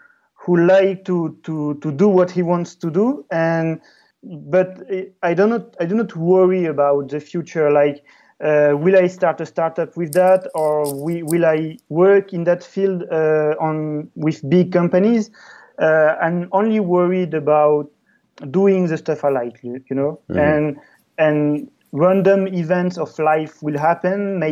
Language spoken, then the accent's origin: English; French Polynesia; English is a second language; I was born in French Polynesia and I lived on a very small island.